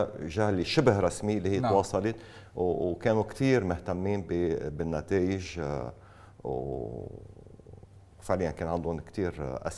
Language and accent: Arabic; Lebanon; نحن كلبنانيين عنا الامكانيات والمقدره ان نجيب ارقام دقيقه